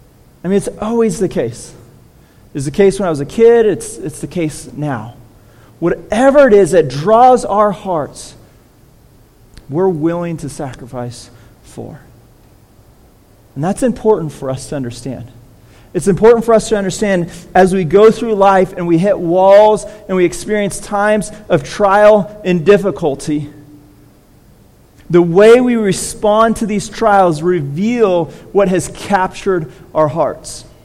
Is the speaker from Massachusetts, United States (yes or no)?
no; California, United States; growing up in California, it's not cold, so you get to play outside.